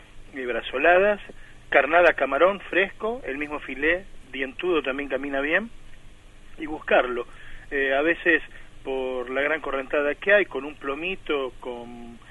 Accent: Quilmes, Buenos Aires Province, Argentina; Lo que más no se usa, como en el Río de la Plata, al menos yo que me crié

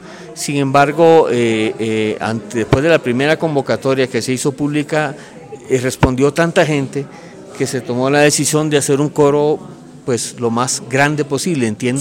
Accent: El Salvador; moved away; yo soy extranjero, tengo 20 años de vivir aquí, yo soy de El Salvador.

